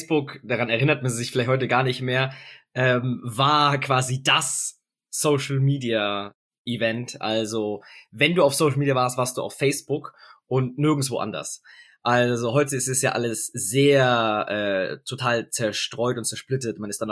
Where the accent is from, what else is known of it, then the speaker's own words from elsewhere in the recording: Augsburg, Bavaria, Germany; ich bin Augsburger